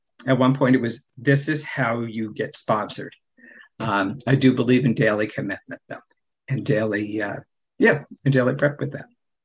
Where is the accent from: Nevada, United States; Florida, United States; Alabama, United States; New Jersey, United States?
New Jersey, United States; accent: Midwestern; now in Cleveland, United States; I'm in Cleveland now, but formerly from New Jersey, hence my Midwestern accent.